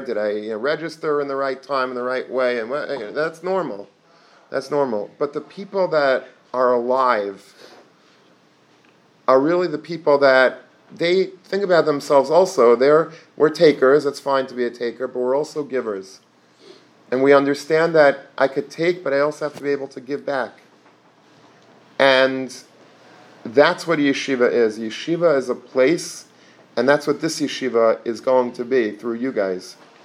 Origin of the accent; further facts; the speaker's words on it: Long Beach, New York, United States; I grew up in Long Beach, so a block away from my house was Long Beach, which is like a very, very yeshivish, a greasy yeshiva.